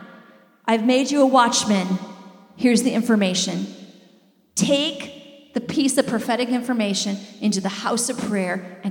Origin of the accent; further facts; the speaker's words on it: Midland, South Dakota, United States; I come from Midland, South Dakota. Midland, South Dakota is 3 hours west of here. There's 150 people in it.